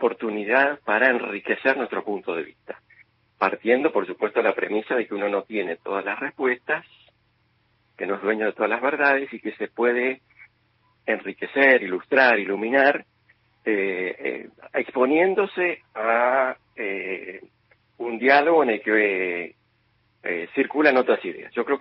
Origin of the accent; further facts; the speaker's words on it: Argentina; Todos finalmente somos argentinos